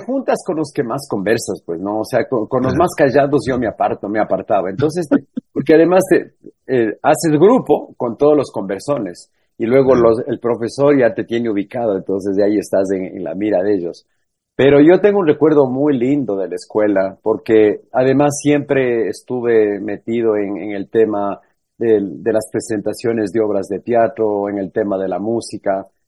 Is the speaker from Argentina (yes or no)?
no; Ambato, Tungurahua, Ecuador; Y este evento ocurre en mi ciudad natal, obviamente en Ambato